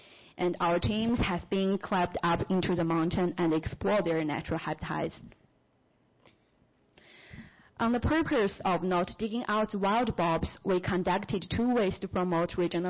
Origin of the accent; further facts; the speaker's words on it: China; English is a second language; o everyone … from China.